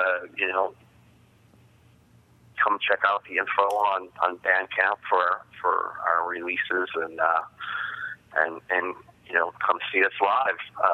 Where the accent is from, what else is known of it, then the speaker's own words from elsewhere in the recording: Chicago, Illinois, United States; I feel like this town, my hometown, some of the cities in America.